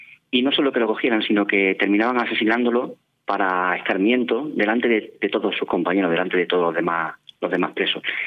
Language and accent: Spanish; Extremadura, Spain; porque yo soy extremeño